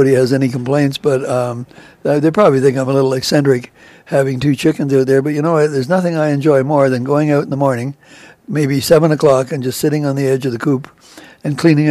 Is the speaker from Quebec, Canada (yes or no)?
no; Ottawa, Ontario, Canada; I'm from Ottawa. And we were all raised, my siblings and I were all raised in the Children's Aid, and we were placed in foster homes. And my first foster home was a farm in the Ottawa Valley.